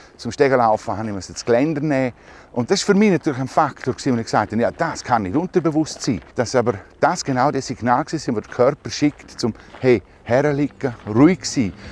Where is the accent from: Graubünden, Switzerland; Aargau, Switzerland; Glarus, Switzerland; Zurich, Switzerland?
Graubünden, Switzerland; Cazis; Ich komme aus dem Bündnerland, besser gesagt aus Katzis, bin 46, dreifacher Familienvater